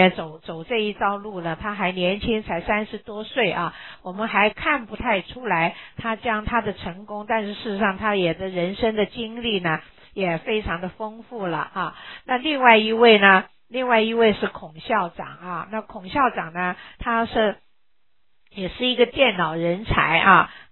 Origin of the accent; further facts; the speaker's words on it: China; 说外国人比我们中国人好